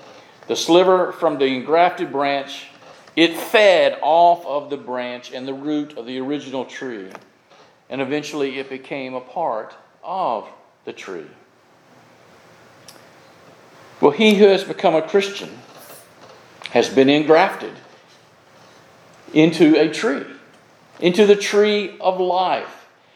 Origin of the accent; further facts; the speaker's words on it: Florida, United States; As y'all knew, I grew up in Florida, and in our backyard we would have orange trees and grapefruit trees.